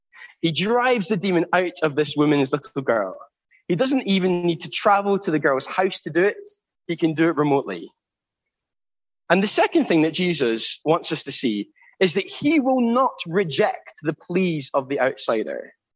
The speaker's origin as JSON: {"language": "English", "town": "Glasgow", "region": "Scotland", "country": "United Kingdom", "tie": "born or raised there", "said": "Growing up in Glasgow, you become extremely familiar with some of those divides."}